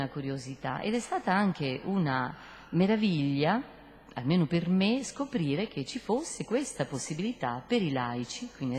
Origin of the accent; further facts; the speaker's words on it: Fermo, Marche, Italy; perché io sono di Fermo, nelle Marche